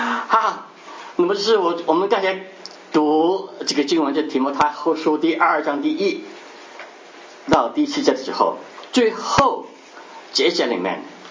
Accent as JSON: {"language": "Chinese", "country": "Hong Kong", "tie": "born or raised there", "second_language": "Chinese", "said": "我们是在香港啊出生，香港长大。那么就是我以前是不懂普通话的，也听不懂，也不懂讲。那么后来去美国读博士的时候，"}